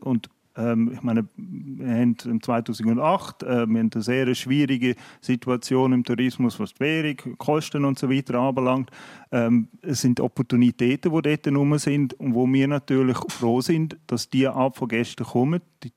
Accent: Switzerland; als Schweizer

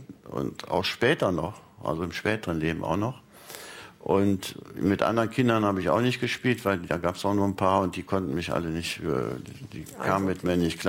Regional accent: Germany; Weil ich bin praktisch am Waldrand aufgewachsen, in einem winzigen Dorf im Teutoburger Wald.

